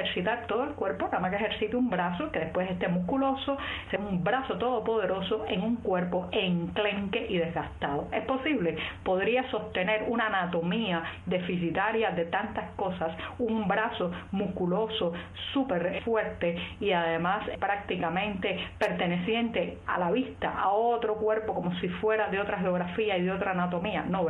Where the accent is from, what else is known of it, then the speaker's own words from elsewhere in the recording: Cuba; como ciudadana de este país, como cubana